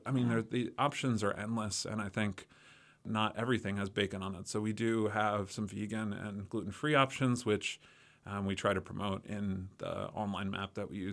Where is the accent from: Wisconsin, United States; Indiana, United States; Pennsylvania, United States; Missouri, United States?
Pennsylvania, United States; Easton; I was born in Easton. I grew up here. I went to Lafayette. I moved away for a while.